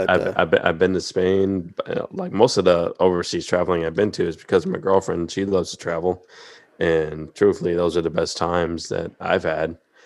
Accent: Florida, United States; I'm from South Florida.

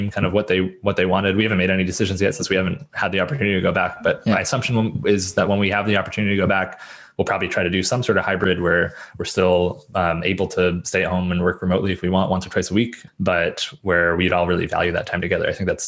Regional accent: Canada; now in United States; growing up in Canada and having done 18 or so of those winters

